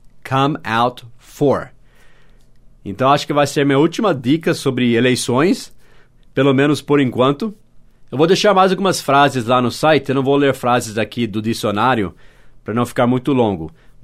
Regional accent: United States; Portuguese is a second language; now in Brazil; eu, como americano, não posso publicamente declarar o meu apoio a um candidato ou outro aqui no Brasil.

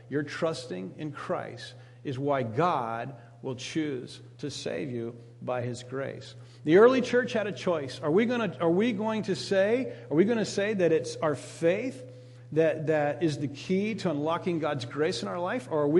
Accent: Uruguay; When I grew up in Uruguay, and in Uruguay they had a sausage that was nothing but dried blood.

